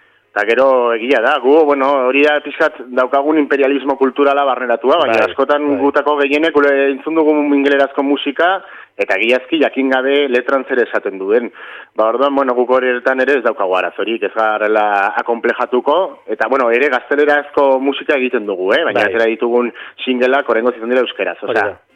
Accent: Pamplona, Navarre, Spain; gu Iruindarra gara, eta taldea Iruinan sortu da, eta Iruinan egiten dugu dena

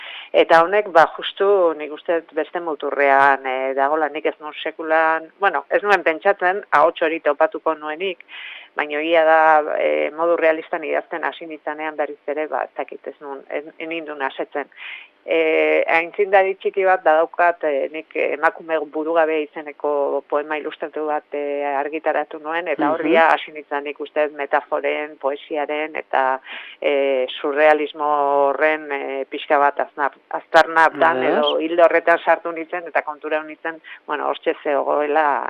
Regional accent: Zumarraga, Basque Country, Spain; Zumarragakoa naiz, Zurrutikoa berez

